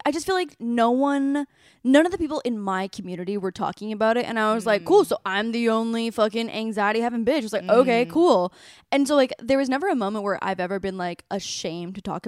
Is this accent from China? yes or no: no; Canada; I'm from Canada.